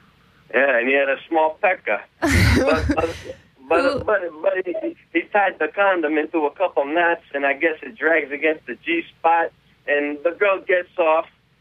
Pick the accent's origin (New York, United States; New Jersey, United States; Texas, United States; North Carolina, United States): New Jersey, United States; Newark; I'm from New Jersey.